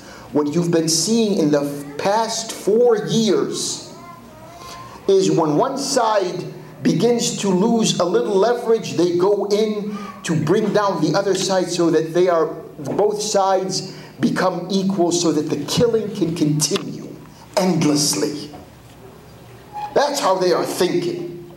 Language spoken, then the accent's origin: English; Washington, Washington, D.C., United States; I come from the Washington, D.C. area.